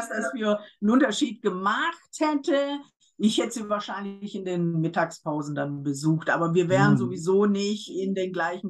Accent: Baden-Württemberg, Germany; ich komme aus dem Schwarzwald.

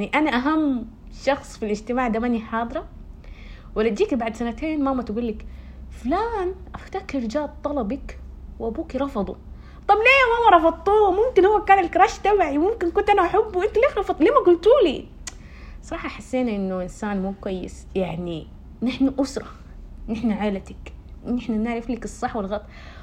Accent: Saudi Arabia; نحن عندنا في السعوديه علمي وادبي طبعا

